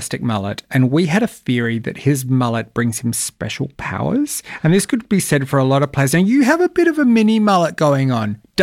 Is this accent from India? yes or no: no; South Australia, Australia; I grew up in South Australia. It's a mad footy state, and the Fringe is huge.